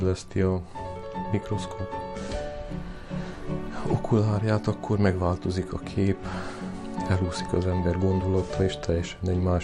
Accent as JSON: {"language": "Hungarian", "region": "Székely Land", "country": "Romania", "lives_now": "Hungary", "said": "Mindig megkérdezik otthon Székelyföldön, hogy ne haragudjál meg, itt mit lehet fotózni?"}